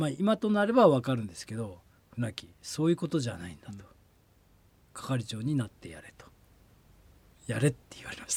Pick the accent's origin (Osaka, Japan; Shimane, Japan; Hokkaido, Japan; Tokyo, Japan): Hokkaido, Japan; Shihoro; 私は北海道生まれ北海道育ちです。